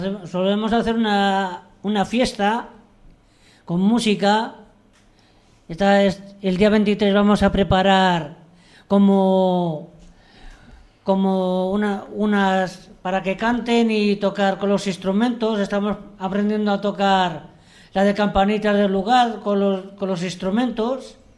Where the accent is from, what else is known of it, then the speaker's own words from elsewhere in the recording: Huércanos, La Rioja, Spain; Bueno, pues estoy yo, que soy de Huércanos